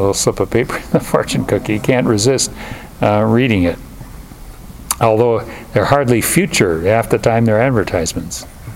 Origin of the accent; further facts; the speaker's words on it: United States; See, I grew up here. I grew up in America, and my gods became stronger and stronger.